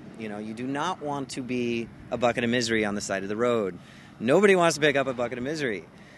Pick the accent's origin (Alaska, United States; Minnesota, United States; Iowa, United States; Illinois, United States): Minnesota, United States; Duluth; I'm from Duluth, Minnesota. I'm 23 years old.